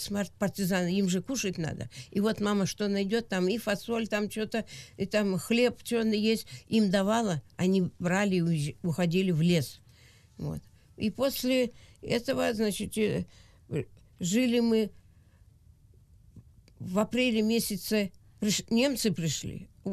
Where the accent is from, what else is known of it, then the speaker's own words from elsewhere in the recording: Dermenkoi, Crimea, Ukraine; Родилась в Ялтинский район, деревня Дерменкой. А наша деревня, она под лесом.